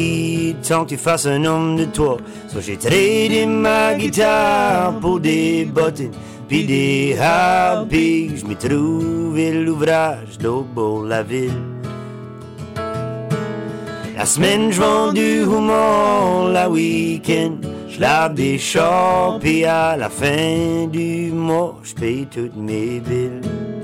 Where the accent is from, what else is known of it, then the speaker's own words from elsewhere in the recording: Barachois, New Brunswick, Canada; Ma mère vient de Barachois. Moi, mm-hmm. j'ai grandi à Barachois.